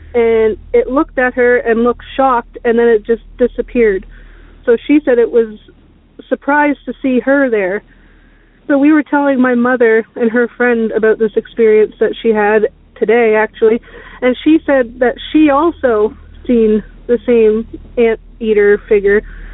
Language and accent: English; Canada; from Canada